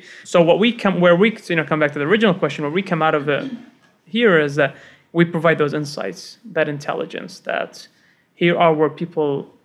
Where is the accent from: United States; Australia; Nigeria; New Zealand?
New Zealand; But I grew up in New Zealand. I'm a Kiwi.